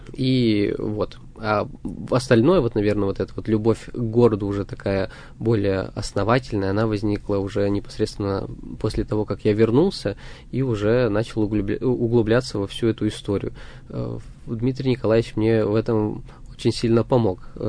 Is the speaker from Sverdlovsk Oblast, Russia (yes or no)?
yes; Verkhoturye, Sverdlovsk Oblast, Russia; Ну, я родился и вырос в Верхотурье.